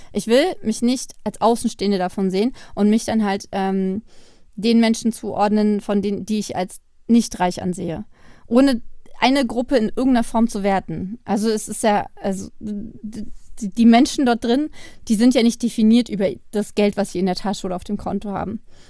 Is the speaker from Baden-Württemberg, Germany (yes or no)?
no; Zehlendorf, Berlin, Germany; wenn die Leute hören, ich komme aus Zehlendorf, dann mögen sie mich nicht mehr